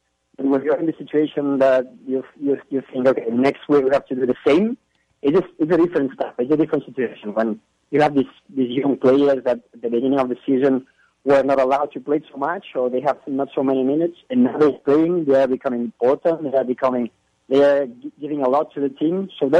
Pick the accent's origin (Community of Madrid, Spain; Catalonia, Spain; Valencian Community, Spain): Catalonia, Spain; Barcelona; born or raised there; English is a second language; moved away as an adult; now in Houston, United States